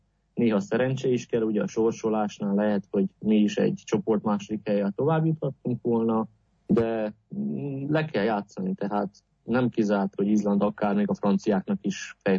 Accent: Romania; moved away; mondom, hogy Romániából jöttem

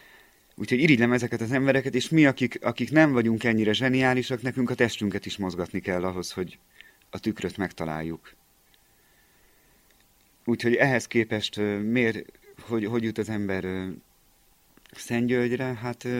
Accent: Hungary; én speciál kelet-európai vagyok, és azon belül magyar vagyok.

